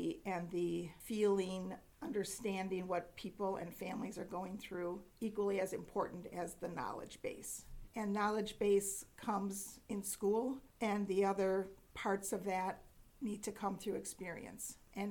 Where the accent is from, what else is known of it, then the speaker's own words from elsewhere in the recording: Milwaukee, Wisconsin, United States; My formative years, I grew up in Milwaukee, Wisconsin, a suburb of Milwaukee.